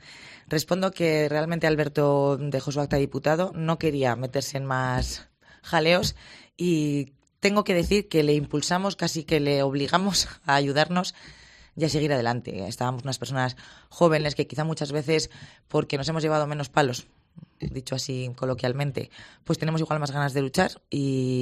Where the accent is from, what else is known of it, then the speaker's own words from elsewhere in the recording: La Rioja, Spain; nosotros somos riojanos y ni centro, ni izquierda, ni derecha